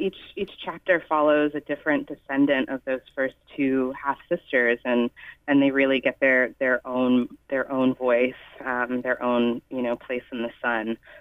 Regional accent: United States; Obviously, I didn't go to school in Ghana. I grew up in America, so I'm not really sure how slavery is taught there or discussed there

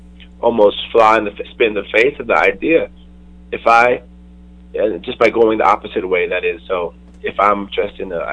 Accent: New York City, New York, United States; my mother's an immigrant from Ghana, and I was born in Queens, I grew up in New York

